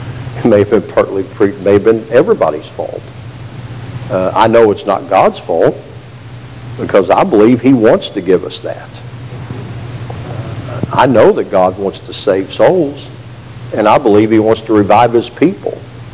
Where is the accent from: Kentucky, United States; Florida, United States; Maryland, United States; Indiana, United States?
Indiana, United States; Indianapolis; I remember times where I grew up in Indianapolis among the churches there, and especially I have memories of Fellowship Church there, because that's where I attended the most.